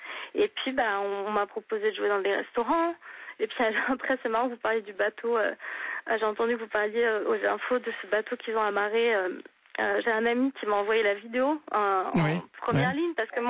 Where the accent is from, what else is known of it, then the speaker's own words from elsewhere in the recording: France; moved away as an adult; now in United States; Vous êtes intelligent et vous avez... cette éducation et cette bâtisse française, dans le sens où nous, les Français, comme on grandit, on vit pas sur les crédits